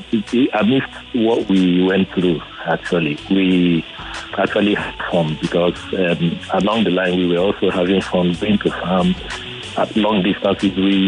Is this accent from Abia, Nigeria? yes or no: yes; Abia, Nigeria; because I was brought up around Abia State